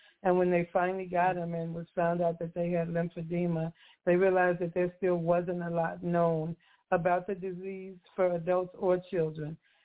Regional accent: Chicago, Illinois, United States; I'm from Chicago. We used to steamrolling you, so you might have to show me to slow me down.

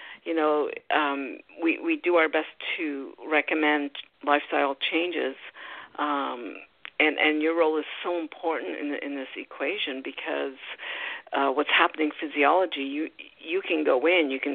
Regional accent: Canada; You know, I'm from Canada.

